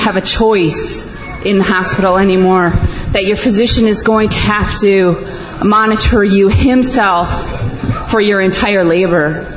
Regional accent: Wisconsin, United States; Hey, I'm from Wisconsin, and Wisconsin is now pushing.

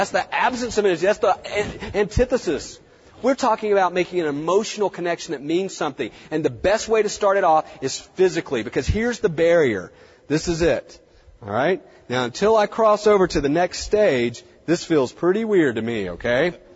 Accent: the South, United States; I'm from the South, so everything's bless his heart.

